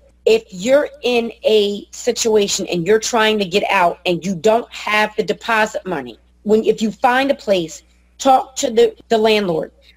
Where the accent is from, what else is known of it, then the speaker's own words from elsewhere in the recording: New Jersey, United States; I know for me, I'm in the tri-state area, Philadelphia, New Jersey, and Delaware, and I'm originally from New Jersey.